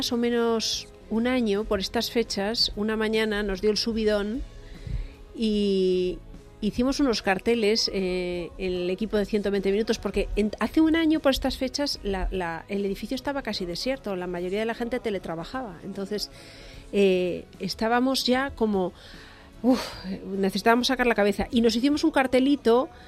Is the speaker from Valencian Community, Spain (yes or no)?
no; Vigo, Galicia, Spain; also born or lived in Tomiño; Yo soy de Vigo, pero mi padre tenía la plaza de veterinario en Tomiño. Entonces, al final terminamos trasladándonos a vivir allí.